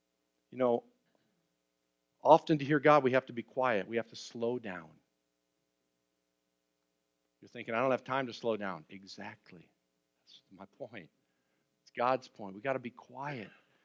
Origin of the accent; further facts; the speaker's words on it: Minnesota, United States; I grew up in Minnesota. It's really cold, all right?